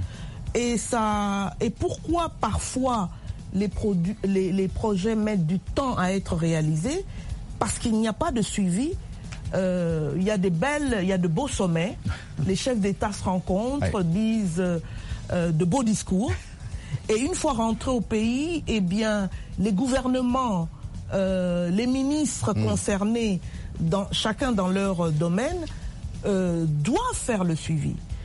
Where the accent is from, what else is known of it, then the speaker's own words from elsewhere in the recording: DR Congo; Mais je serai là aussi, comme je suis congolaise